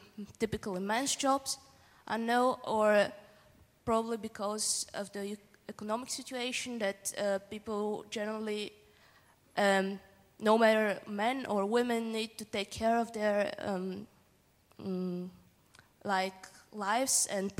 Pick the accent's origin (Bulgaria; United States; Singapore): Bulgaria; I come from Eastern Europe, probably the only one in the whole, I don't know, and I like kind of have the feeling that in my home country, and I'm from Bulgaria